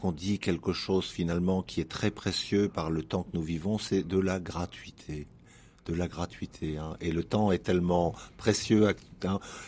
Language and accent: French; Grand Est, France; je vais présider la messe dans mon village natal pour la réouverture d'une église qui a été fermée après de longues années, en Lorraine